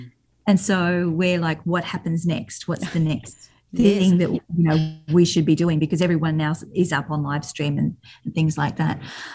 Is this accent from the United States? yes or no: no; Australia; as an Australian